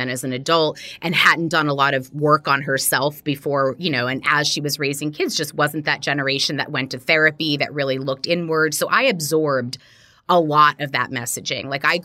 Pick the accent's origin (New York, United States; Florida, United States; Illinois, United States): Florida, United States; Miami; I grew up in Miami, Florida in the 80s.